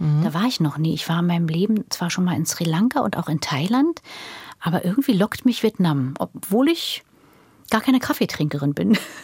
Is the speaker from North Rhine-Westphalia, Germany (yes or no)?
no; Berlin, Germany; ich bin ja in Berlin-Mitte aufgewachsen, an der Brückenstraße.